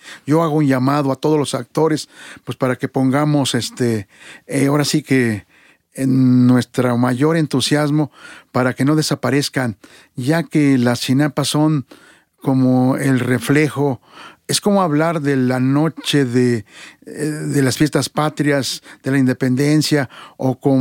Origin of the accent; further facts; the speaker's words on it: Tlaxcaltemalco, Mexico City, Mexico; Yo tuve la oportunidad de conocer el manantial de Acuescoma en el pueblo de Tlaxcaltemalco, de donde yo vengo.